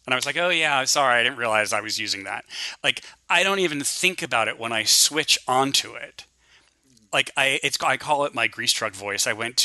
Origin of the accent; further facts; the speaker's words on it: New Jersey, United States; growing up in Jersey suburbs, where it was kind of a lot of blue collar, hyper masculine places